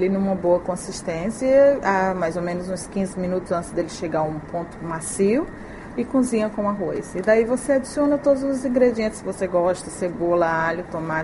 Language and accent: Portuguese; Fortaleza, Ceará, Brazil; moved away as an adult; also born or lived in Serra; now in China; Eu nasci no interior do Ceará, na Serra, e eu morei lá 14 anos. Me mudei para Fortaleza com uns 15 anos, e daí eu cresci lá, estudei com meus 20 anos eu vim para a China.